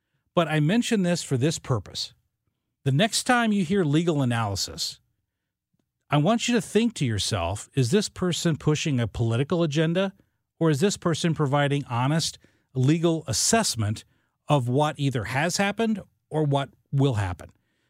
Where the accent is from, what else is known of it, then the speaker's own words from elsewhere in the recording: Illinois, United States; my dad, I grew up in Illinois.